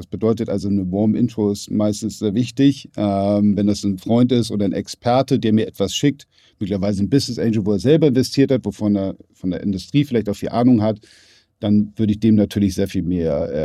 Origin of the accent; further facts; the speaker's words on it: Hamburg, Germany; born there; also born or lived in London; Ich bin hier in Hamburg geboren.